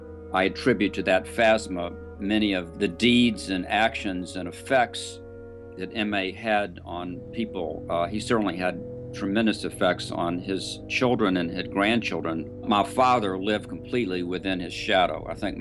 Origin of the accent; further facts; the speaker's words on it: the South, United States; Growing up in the South, as I did, I just took the black help as a given, and it wasn't until many years after I had moved out of the South